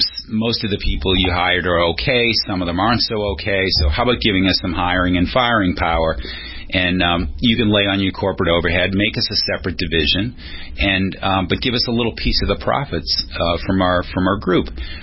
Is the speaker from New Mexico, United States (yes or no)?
no; Boston, Massachusetts, United States; I grew up in Boston.